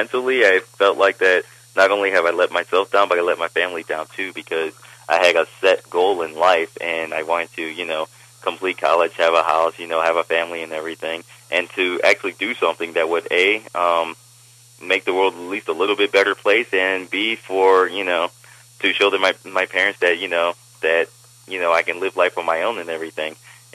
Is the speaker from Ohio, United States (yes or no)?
yes; Cleveland, Ohio, United States; I grew up in Cleveland, Ohio.